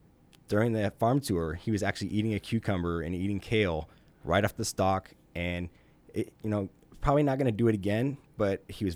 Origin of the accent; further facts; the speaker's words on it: Indiana, United States; Even growing up in Indiana, that was a big agricultural state, but it's a few staples, soybeans, wheat.